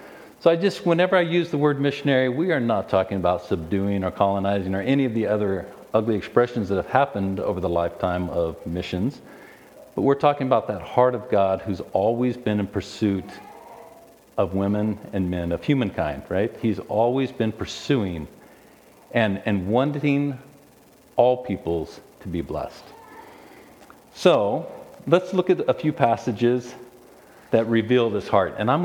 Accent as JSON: {"language": "English", "region": "California", "country": "United States", "moved": "as an adult", "lives_now": "Russia", "said": "And I come from California and studied at San Diego State University. I studied business, and I joined the organization that we work for, which is called Novo, in 1988. Some of you were not born. I moved to Russia in the year 1991."}